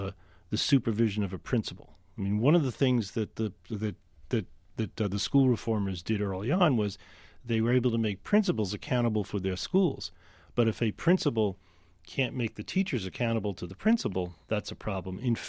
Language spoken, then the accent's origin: English; New York, United States; the kinds of women who were my school teachers in elementary school growing up in New York